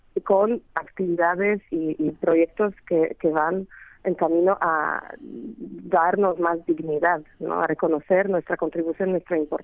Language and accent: Spanish; Poland; Spanish is a second language; los gitanos de Polonia, por ejemplo, en mi país, donde no tenemos el flamenco, sí tenemos el idioma